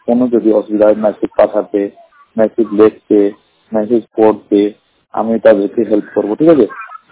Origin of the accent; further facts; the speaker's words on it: Allahabad, Uttar Pradesh, India; আমার বাড়ি হলো এলাহাবাদ।